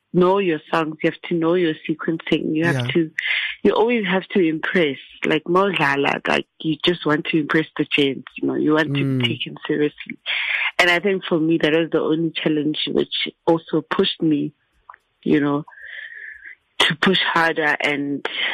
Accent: Alexandra, Gauteng, South Africa; I grew up in Alexandra.

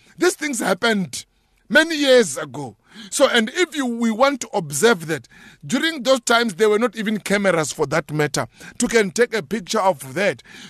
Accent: Baloi, Lanao del Norte, Philippines; You are coming from Mashagan, I'm coming from Baloi.

